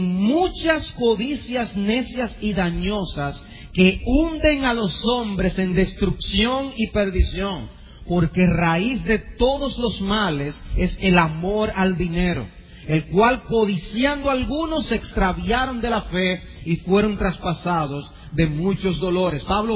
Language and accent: Spanish; Dominican Republic; Y aquí como dominicanos, nosotros no tenemos que mirar muy lejos